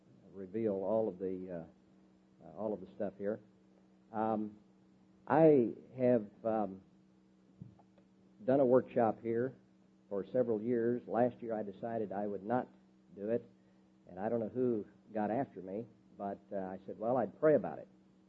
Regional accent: Norman, Oklahoma, United States; I'm from Norman, Oklahoma. I'm a businessman.

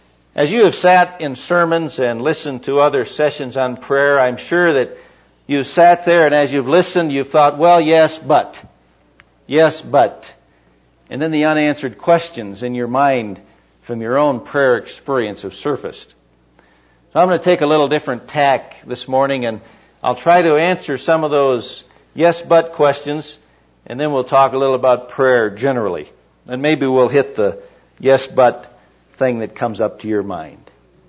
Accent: Michigan, United States; I'm originally from Michigan, by the way

